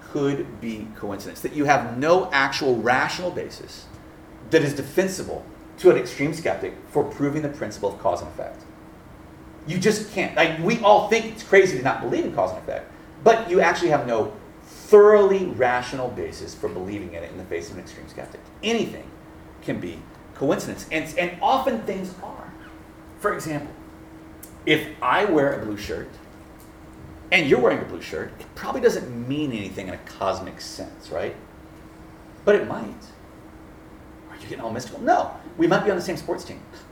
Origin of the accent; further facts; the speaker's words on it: Deep South, United States; so I'm from the Deep South. When I say the Deep South, I mean Duck Dynasty South.